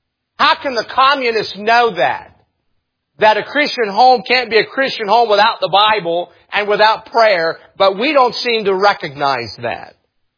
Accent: West Virginia, United States; Here I am, I'm from West Virginia, and I'm calling you a bunch of communists.

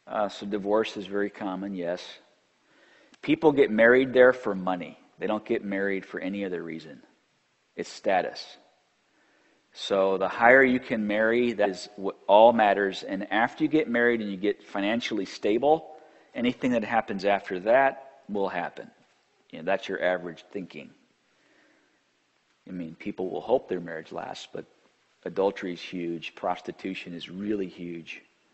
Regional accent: Illinois, United States; I am from Illinois, even if my wife's from Georgia. I mean, I'm a Yankee, you know.

